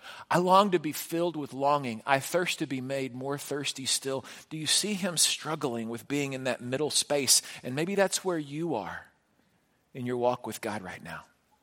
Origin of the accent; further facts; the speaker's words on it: Houston, Texas, United States; I've been a lifelong fan of the Astros. I have. I grew up in Houston.